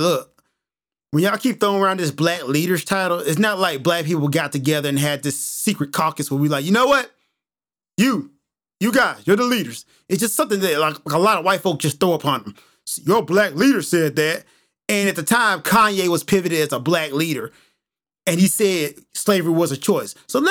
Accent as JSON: {"language": "English", "country": "Nigeria", "said": "That guy's Kenyan. I'm Nigerian. He's Cameroonian."}